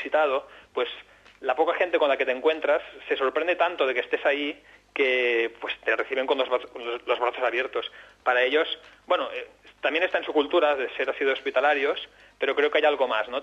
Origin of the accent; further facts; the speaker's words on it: Barcelona, Catalonia, Spain; yo que soy de Barcelona